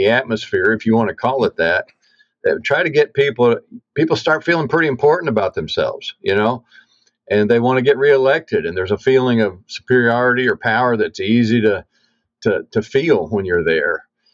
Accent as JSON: {"language": "English", "region": "Missouri", "country": "United States", "tie": "born or raised there", "moved": "yes", "lives_now": "Iowa City, United States", "said": "My wife and I moved to Iowa City from Southeast Missouri, actually. I grew up in Southeast Missouri. And I grew up operating heavy equipment, dozers and drag lines."}